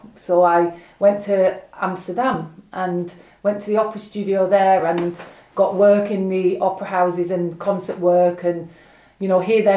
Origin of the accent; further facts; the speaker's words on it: Oldham, North West England, United Kingdom; I'm from Oldham originally, and I would kind of consider myself a bit of a Billy Elliot, because I'm not from a you know, musical kind of background.